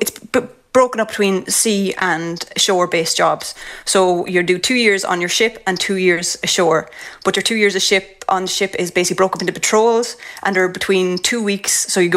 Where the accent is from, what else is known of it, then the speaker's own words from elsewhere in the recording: Carlow, Leinster, Ireland; And I have 6 brothers and sisters, and a sister, and I come from Carlow.